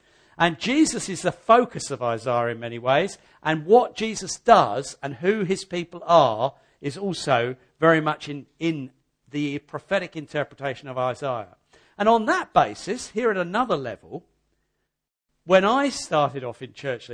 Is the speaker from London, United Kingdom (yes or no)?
no; South East England, United Kingdom; I'm from East Sussex, so I'm a bit ignorant about where the west and the mid start.